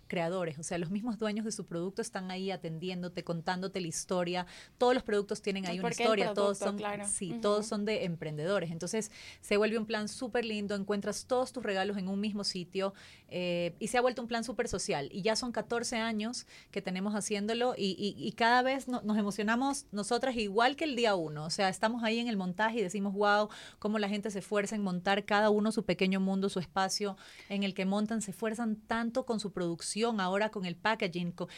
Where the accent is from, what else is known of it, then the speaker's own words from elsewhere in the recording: Guayaquil, Guayas, Ecuador; Bueno, sí, yo soy de Guayaquil, me casé con un quiteño